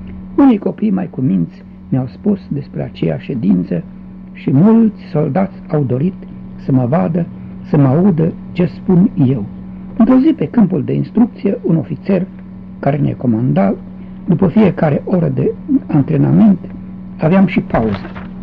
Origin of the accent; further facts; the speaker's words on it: Timișoara, Timiș County, Romania; I-am spus că sunt din Timișoara și că nu-i rău la armată.